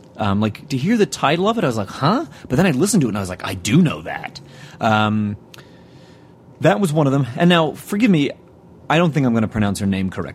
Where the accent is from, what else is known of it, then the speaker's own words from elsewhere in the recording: United States; I pronounced it because I'm an American.